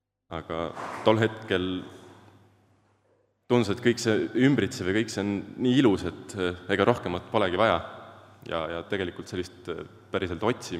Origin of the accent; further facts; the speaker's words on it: Maarja-Magdaleena, Tartu County, Estonia; Olen pärit Maarja Magdaleenast, sealt lähedalt, ja kasvanud suures peres.